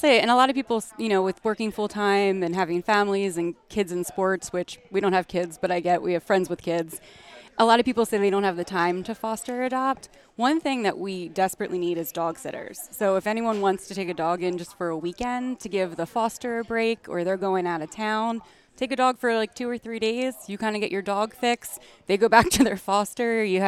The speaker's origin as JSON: {"language": "English", "town": "Allentown", "region": "Pennsylvania", "country": "United States", "said": "Allentown area."}